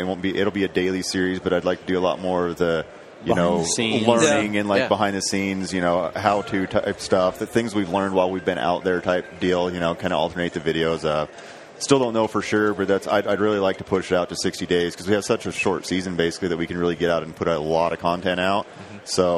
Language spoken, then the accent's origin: English; St. George, Utah, United States; also born or lived in Northern Idaho; I'm born in Northern Idaho. I've been living in St. George since, Santa Clara, technically, I guess, since I was like 8.